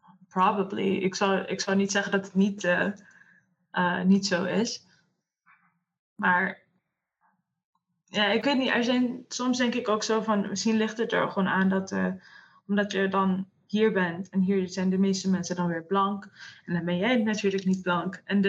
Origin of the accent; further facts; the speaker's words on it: Curaçao; ik ben minder waard omdat ik dus uit Curaçao kom of ik kom uit de Antillen en dus word ik ook anders behandeld.